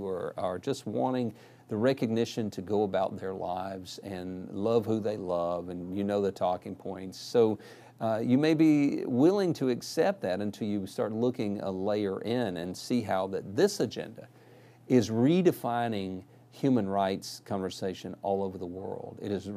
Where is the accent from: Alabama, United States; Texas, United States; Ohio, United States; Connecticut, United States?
Alabama, United States; Birmingham; Now, when I'm from Birmingham, Alabama, a place where a lot of people would have thought this stuff would have never found a footing